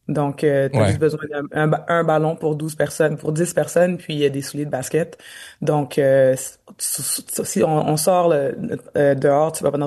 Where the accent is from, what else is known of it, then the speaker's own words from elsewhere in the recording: Montreal, Quebec, Canada; moved away; also born or lived in United States / Europe; je suis partie de Montréal, j'ai joué aux États-Unis, j'ai joué en Europe